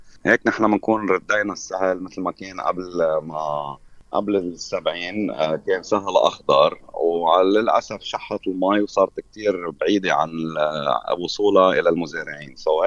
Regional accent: Bzizza, North Governorate, Lebanon; نحن ضيعتنا كتير معروفة بالأثارات

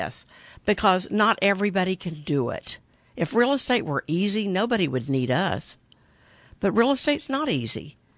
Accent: Midwest City, Oklahoma, United States; I grew up in Midwest City. I know it pretty well.

